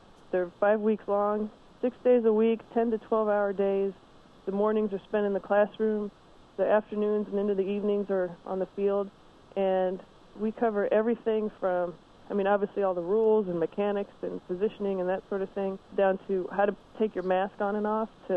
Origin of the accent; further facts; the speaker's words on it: Quad Cities, United States; Well, I grew up in the Quad Cities and still live there.